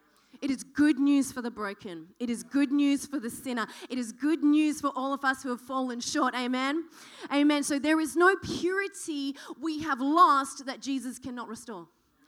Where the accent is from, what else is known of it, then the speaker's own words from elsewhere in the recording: Western Australia, Australia; moved away; All right, so I'm actually born and bred in Western Australia. I've been over here for 15 years, but in Western Australia, nobody cares about rugby.